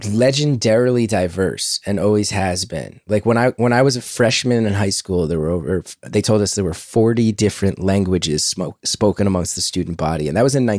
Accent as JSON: {"language": "English", "region": "New Jersey", "country": "United States", "tie": "born or raised there", "said": "And also growing up in North Jersey, we had the extra added bonus of them saying"}